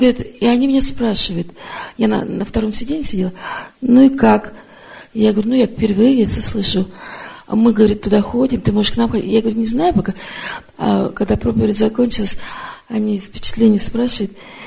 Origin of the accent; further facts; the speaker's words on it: Beaverton, Oregon, United States; я из Бивертона, Орегон.